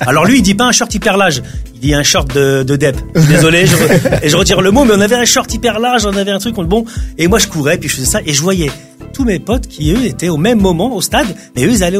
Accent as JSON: {"language": "French", "town": "Colombes", "region": "Île-de-France", "country": "France", "said": "En fait, j'ai pas dit que je venais de Colombes. Et Colombes, c'est une ville olympique."}